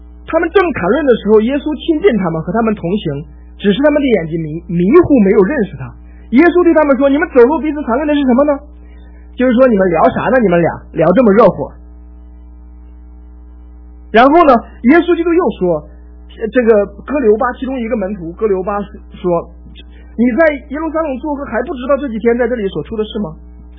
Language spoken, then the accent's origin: Chinese; Henan, China; 用我们老家，我们河南老家里面叫吊丧